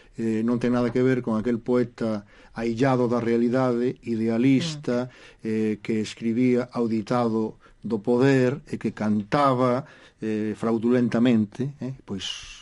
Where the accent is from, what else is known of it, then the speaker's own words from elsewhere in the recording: Cospeito, Galicia, Spain; Son de Cospeito, son da terra xa, dunha terra de poetas.